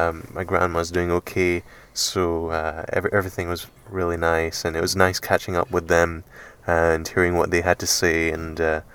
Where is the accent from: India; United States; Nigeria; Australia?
India; now in United Kingdom; got to see my hometown again, and eat all the lovely Indian delicacies that I had grown to miss, but I had all that and now I'm back.